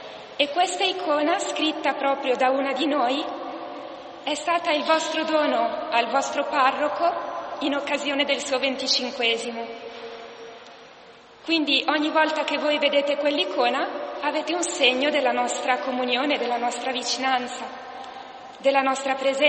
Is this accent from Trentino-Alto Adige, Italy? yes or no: no; Milan, Lombardy, Italy; camminavo per le strade di Milano, perché sono milanese